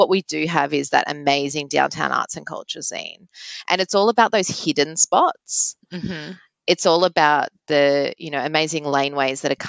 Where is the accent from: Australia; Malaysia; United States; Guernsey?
Australia; Melbourne, Victoria; I'm a bit biased because I'm born and bred in Melbourne.